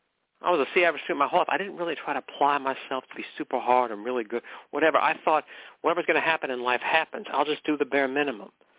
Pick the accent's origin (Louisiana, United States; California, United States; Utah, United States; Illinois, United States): California, United States; McKinleyville; I was a guy from McKinleyville, California. I spent my whole life there.